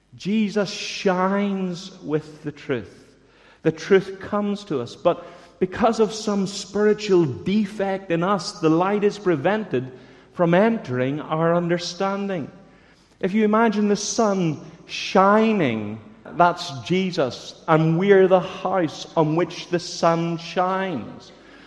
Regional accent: Bangor, Northern Ireland, United Kingdom; At least it wasn't unfamiliar to me growing up in Bangor

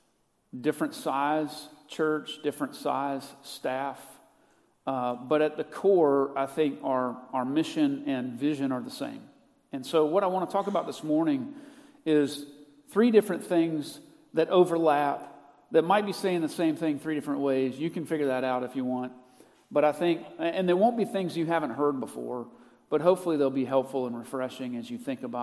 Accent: Nashville, Tennessee, United States; I grew up in Nashville, Tennessee. My family's still there, and went to school at Western Kentucky, as Bob mentioned.

